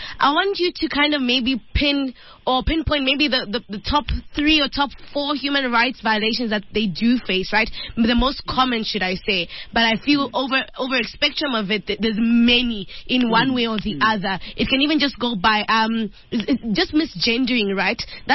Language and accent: English; Zambia; so I come from Zambia, and homosexuality is actually illegal as well.